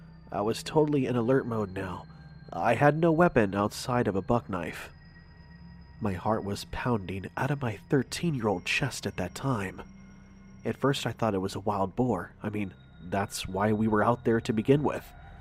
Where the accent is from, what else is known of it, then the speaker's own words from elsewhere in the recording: Tennessee, United States; I'm born and raised in Tennessee, but I guess somewhere off down in history, all our family is originally from Kansas.